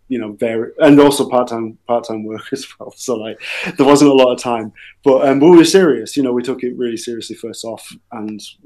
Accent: North West England, United Kingdom; growing up in South Cumbria, there is actually, like, there's, like, a kind of traditional folk scene

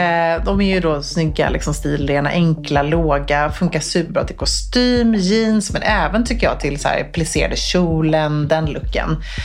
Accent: Luleå, Norrbotten County, Sweden; born there; Eller jag föddes ju faktiskt i Luleå.

